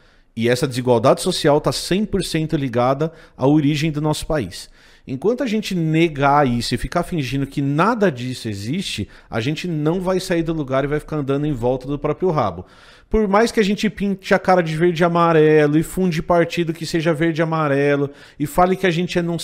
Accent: Brazil; eu sou brasileiro, eu acho que a gente tem um monte de coisa boa nesse país

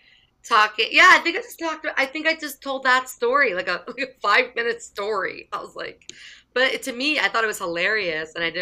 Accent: New Jersey, United States; now in New York, United States; I moved 6 years ago from South Jersey. I live like 10 minutes from Philly.

